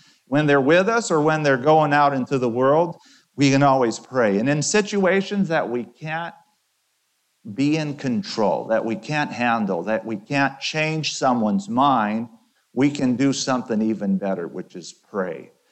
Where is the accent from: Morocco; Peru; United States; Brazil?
Brazil; So yeah, I was born and raised in Brazil as a missionary, pastor kid, missionary kid